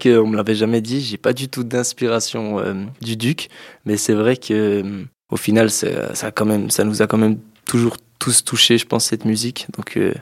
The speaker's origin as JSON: {"language": "French", "town": "Corgémont", "region": "Bern", "country": "Switzerland", "tie": "born or raised there", "said": "C'est là où j'ai grandi. Enfin, j'ai grandi à Corgémont, mais c'est vrai qu'au fur et à mesure, on se déporte sur les grandes villes."}